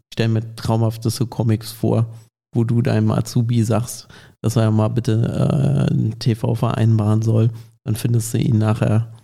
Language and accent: German; Baden-Württemberg, Germany; Ja, also mehr aus dem Baden, ja.